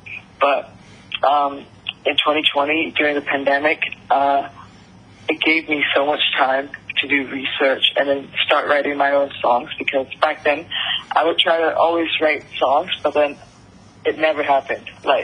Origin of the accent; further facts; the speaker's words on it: Yangon, Yangon Region, Myanmar; So I'm from Yangon, Myanmar, but I just came back after graduating high school to my country